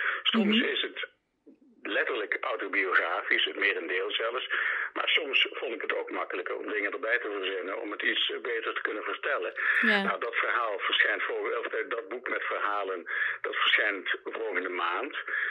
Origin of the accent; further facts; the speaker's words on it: Limburg, Netherlands; Ik ben in Zuid-Limburg opgegroeid.